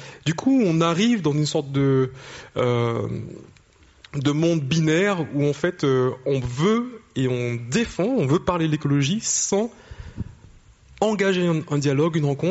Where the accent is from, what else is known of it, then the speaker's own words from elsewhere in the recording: Martinique; moved away as an adult; je suis martiniquais. J'ai grandi, j'ai vécu en Martinique mes 18 premières années de vie. J'y vais chaque année, ma famille y vit encore.